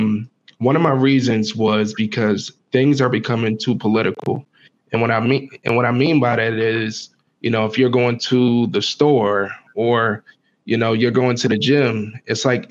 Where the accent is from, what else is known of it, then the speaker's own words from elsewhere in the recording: United States; So I can imagine if me as an American feels that way